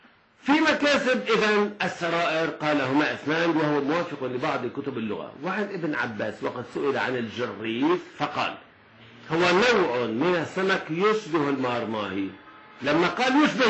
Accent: Lebanon; accent: Lebanese; السرطان هو السلطعان بلهجتنا اللبنانية

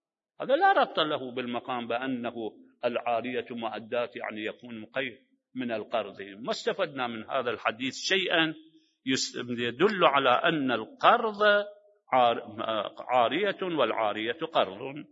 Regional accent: Najaf, Najaf Governorate, Iraq; عندنا في النجف الأسلف كانت دائرة، كانوا المرابين هكذا يفعلون

